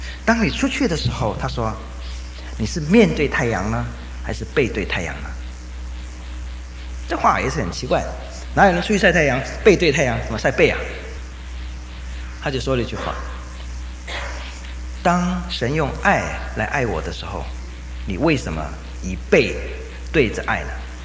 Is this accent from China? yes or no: yes; China; 我们身为中国人的，也许对于顺服这种道理比较容易欣赏它其中的意境